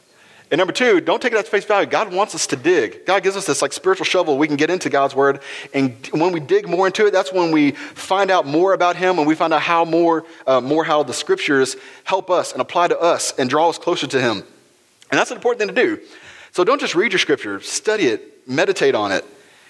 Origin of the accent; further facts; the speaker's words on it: Houston, Texas, United States; they offered me a position down in Houston from where I'll be working from my hometown, making more money.